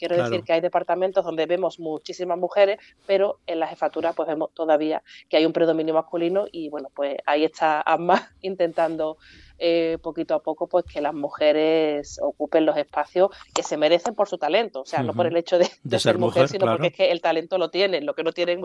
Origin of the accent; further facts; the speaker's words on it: Andalusia, Spain; nosotras como asociación de mujeres que somos andaluzas, que somos pues casi 300 profesionales de toda Andalucía